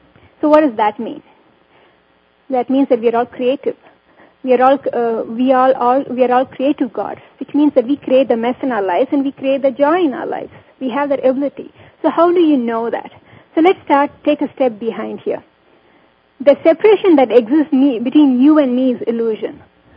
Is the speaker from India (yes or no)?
yes; India; born there; I was born in India to a middle-class family. We didn't have a lot of money.